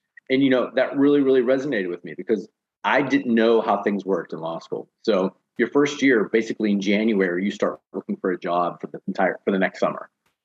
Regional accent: McKeesport, Pennsylvania, United States; So I grew up in the steel towns outside of Pittsburgh, which is about 10 miles outside of Pittsburgh, a city called McKeesport, which was once one of the largest steel producers in the world.

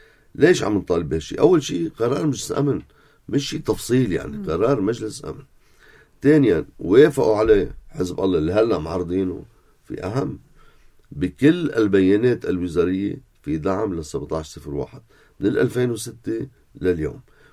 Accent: Lebanon; نحن كنا أولاد لبنان

